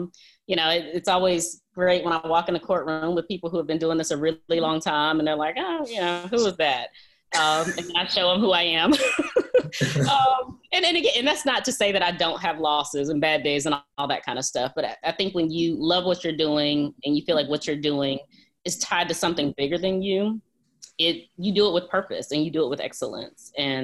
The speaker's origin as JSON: {"language": "English", "town": "Roanoke Rapids", "region": "North Carolina", "country": "United States", "tie": "born or raised there", "said": "In Eastern North Carolina, Roanoke Rapids. It's right on the Virginia border."}